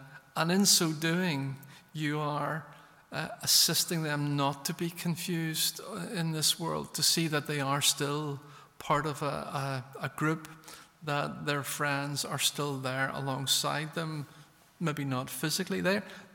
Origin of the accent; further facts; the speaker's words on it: Belfast, Northern Ireland, United Kingdom; I grew up in Belfast during the 70s and the 80s, and I was surrounded by people who were certain